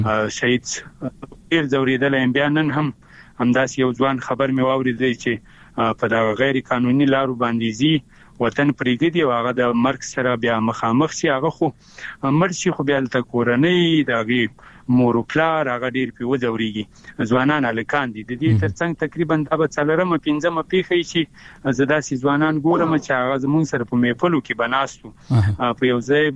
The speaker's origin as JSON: {"language": "Pashto", "country": "Afghanistan", "said": "بیا هم یادونه کومه، د یو ورور په حیث، د یو افغان په حیث، د لر بر پښتون په حیث باندې"}